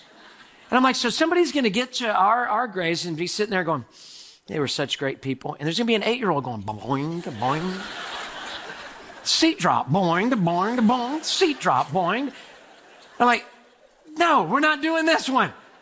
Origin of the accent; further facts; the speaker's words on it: Houston, Texas, United States; And I was like, well, I'm from Houston.